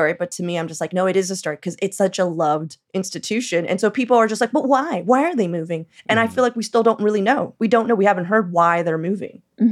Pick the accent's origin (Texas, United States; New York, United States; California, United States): California, United States; East Los Angeles; I'm from East